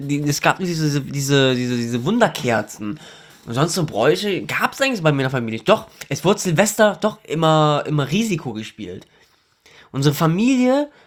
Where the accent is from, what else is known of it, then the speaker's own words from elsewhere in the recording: Germany; Ich bin Deutscher. Mein Vater kommt aus Pakistan.